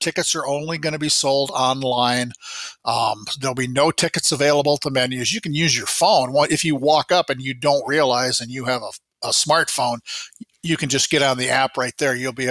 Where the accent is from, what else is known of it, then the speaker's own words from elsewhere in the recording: Iowa, United States; I'm from Iowa, meat and potatoes, and I'm pretty happy.